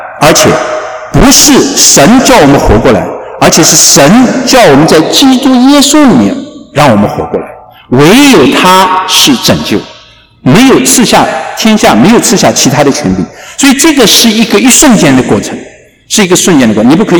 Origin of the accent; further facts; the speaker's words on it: China; 我是从国内来的